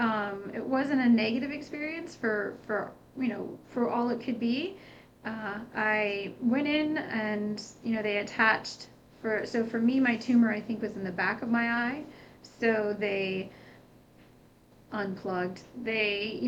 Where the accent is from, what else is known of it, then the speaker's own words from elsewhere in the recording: St. Augustine, Florida, United States; I grew up, I'm from St. Augustine, been here my whole life, went to the University of Florida.